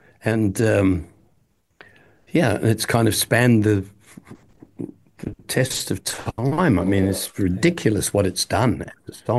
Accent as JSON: {"language": "English", "country": "New Zealand", "said": "Well, I came from New Zealand, and … to me was"}